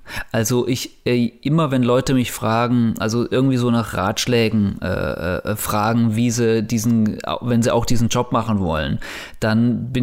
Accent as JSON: {"language": "German", "town": "Kitzingen", "region": "Bavaria", "country": "Germany", "said": "Nee, ich komme aus Landkreis Kitzingen heißt das. Das ist eine Kleinstadt in der Nähe von Würzburg, also in Unterfranken."}